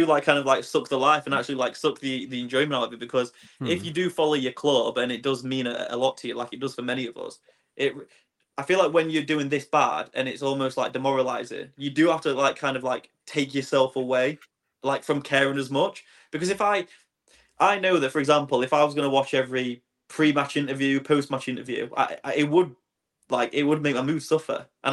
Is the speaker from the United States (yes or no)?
no; Swindon, South West England, United Kingdom; I was born in Swindon That's my hometown.